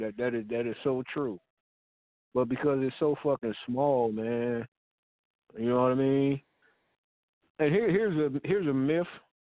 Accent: Gary, Indiana, United States; I don't know a whole lot of motherfuckers that's from Gary. And I'm from Gary.

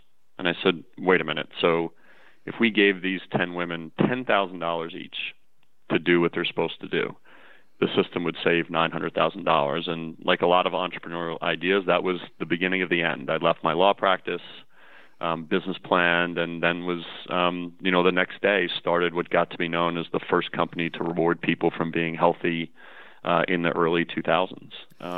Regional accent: Freehold, New Jersey, United States; So I grew up in Freehold, New Jersey, down in central New Jersey, not that far from the beach.

